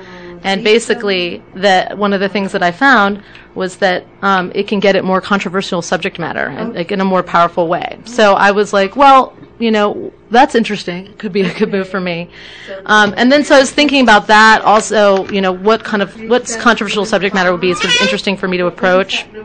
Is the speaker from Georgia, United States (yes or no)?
yes; Atlanta, Georgia, United States; Well, I grew up in Atlanta and went to public school and then Woodward Academy for high school.